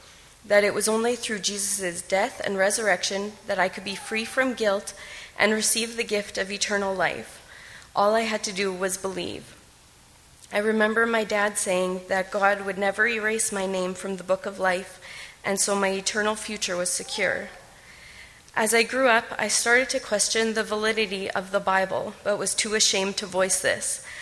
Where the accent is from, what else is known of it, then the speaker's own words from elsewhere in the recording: Rosenfeld, Manitoba, Canada; I grew up in Rosenfeld in a loving, Christ-centered home with my parents … my three older siblings, Brad, Jody, and Christy. When I married Chris, we bought a house in Plum Coulee, but moved to Rheinfeld a few years